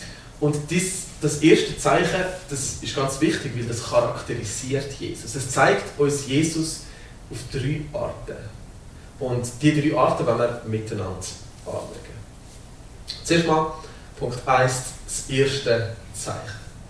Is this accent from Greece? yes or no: no; Switzerland; das ist wie wenn wir als Schweizer jemanden zum Raclette einladen, aber wir haben nur drei Raclette-Scheiben